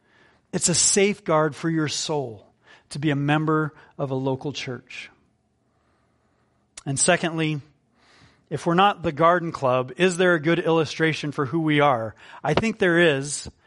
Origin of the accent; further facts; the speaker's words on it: Los Alamos, New Mexico, United States; Look, I grew up in Los Alamos, New Mexico, part of Crossroads Bible Church.